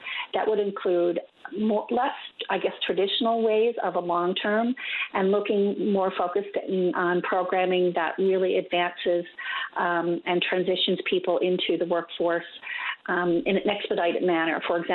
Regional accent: Newfoundland and Labrador, Canada; I'm from Newfoundland originally, and I have launching chapters across Canada.

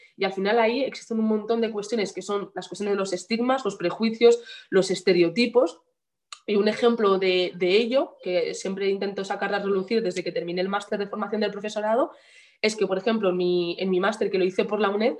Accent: Spain; yo, mi hermano, mis primos, todos somos españoles de nacimiento, tenemos nacionalidad española

